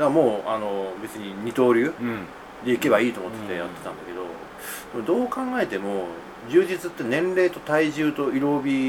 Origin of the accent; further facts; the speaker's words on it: Kansai, Japan; born there; now in Tokyo, Japan; これやっぱりさすがに東京はね、やっぱりこれ関西生まれの人間はね、ほんとね思うのよ